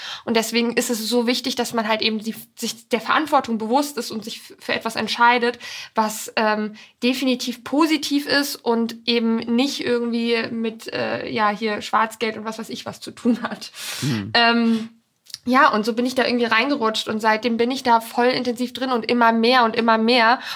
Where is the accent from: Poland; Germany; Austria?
Poland; Ich kenne das auch bei uns auf dem Bauernhof bei meinem Opa. Da bin ich auch ganz viel groß geworden in Polen.